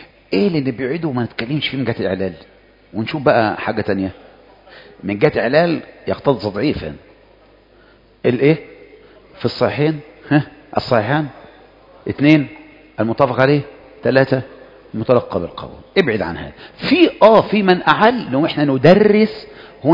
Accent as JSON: {"language": "Arabic", "country": "Egypt", "said": "احنا مصريين زي بعض وفاهمين."}